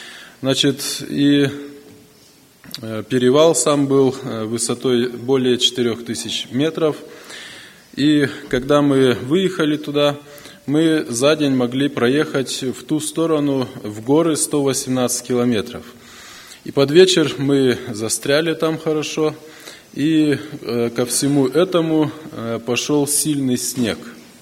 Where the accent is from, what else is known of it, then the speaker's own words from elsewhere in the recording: Kadzhi-Say, Issyk-Kul Region, Kyrgyzstan; Я из Кыргызстана, с Иссык-Кульской области, южный берег Иссык-Куля, поселок Каджысай.